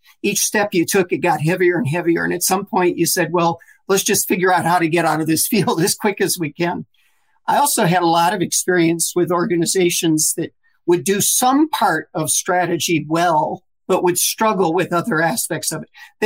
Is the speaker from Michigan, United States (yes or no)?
yes; Lansing, Michigan, United States; I grew up in Lansing, Michigan. So we drove from Lansing to Detroit